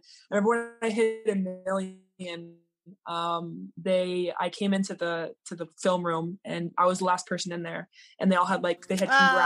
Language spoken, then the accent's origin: English; Austin, Texas, United States; I'm from Austin, Texas, but I go to school in the University of Oregon and I play basketball there.